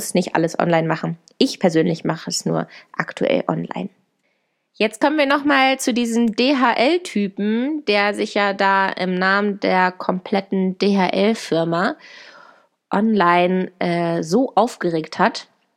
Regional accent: Hannover, Lower Saxony, Germany; ich komme übrigens aus Hannover

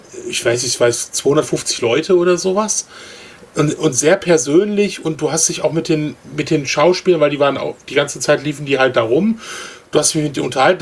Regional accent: Germany; wir kommen halt aus Deutschland, das fand er so toll, dass wir so weit gereist sind

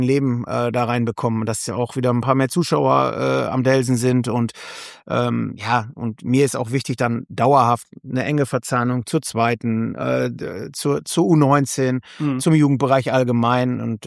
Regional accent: Hopsten, North Rhine-Westphalia, Germany; Er kommt aus Hobsten, ich komm aus Hobsten.

